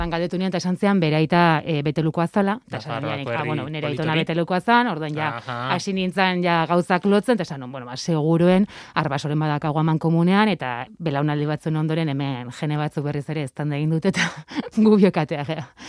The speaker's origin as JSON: {"language": "Basque", "town": "San Sebastián", "region": "Basque Country", "country": "Spain", "said": "Ni Donostiarra naiz"}